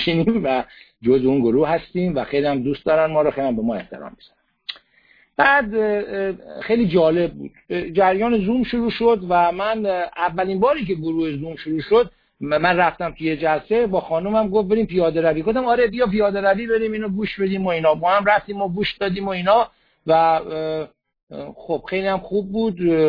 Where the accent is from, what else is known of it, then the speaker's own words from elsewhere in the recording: Iran; ما ایرانی هستیم، اونا امریکایی هن